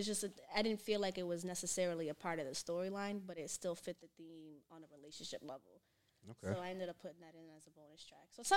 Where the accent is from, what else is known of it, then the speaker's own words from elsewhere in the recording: Massachusetts, United States; they're not feeling me because I'm from Mass and, like, you know, the music scene is a little different here than maybe in D.C.